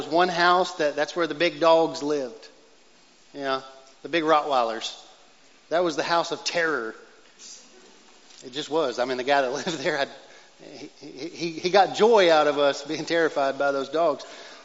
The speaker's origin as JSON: {"language": "English", "region": "Texas", "country": "United States", "tie": "born or raised there", "said": "So we go back to East Texas this weekend, and driving around my hometown, and apparently I'm getting old enough that memories start to kind of hit different."}